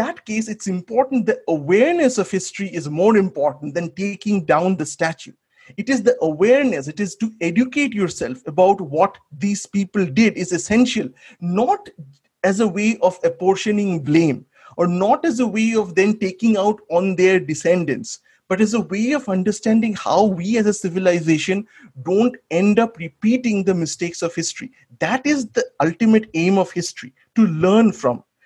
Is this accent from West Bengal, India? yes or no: yes; West Bengal, India; I grew up in Bengal, where it's not a very Lord Ram-based Hinduism that we are exposed to. For us, it's Ma Kali, it's Ma Durga. Those are the idols that we grew up with.